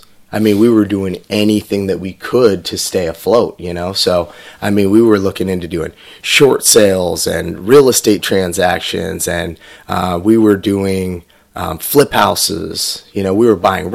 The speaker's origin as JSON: {"language": "English", "town": "Manteca", "region": "California", "country": "United States", "tie": "born or raised there", "said": "So I'm originally from Manteca. I grew up on 5 acres, total country boy."}